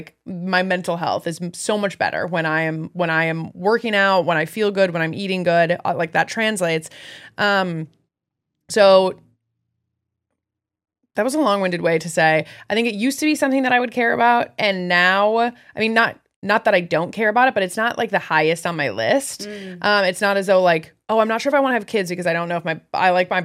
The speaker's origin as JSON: {"language": "English", "region": "Midwest", "country": "United States", "tie": "born or raised there", "said": "I mean, I grew up in the Midwest, and I didn't grow up in L.A. or Beverly Hills."}